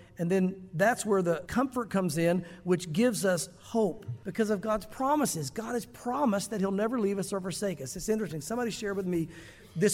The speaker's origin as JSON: {"language": "English", "region": "the South", "country": "United States", "tie": "born or raised there", "said": "because again, growing up in the South, I still hear this from time to time"}